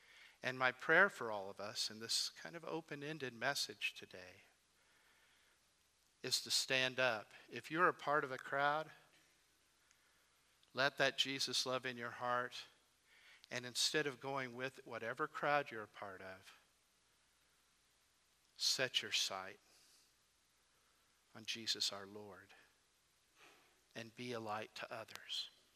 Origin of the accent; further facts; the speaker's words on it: Springfield, Missouri, United States; the hometown, my hometown of Springfield, Missouri.